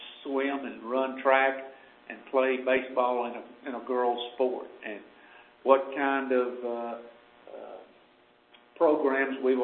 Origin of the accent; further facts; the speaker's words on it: Dallas, Texas, United States; I grew up in Dallas, grew up out in East Dallas.